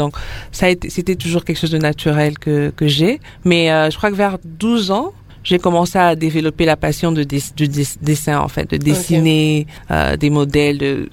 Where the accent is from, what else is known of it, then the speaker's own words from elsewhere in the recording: DR Congo; j'ai grandi au Congo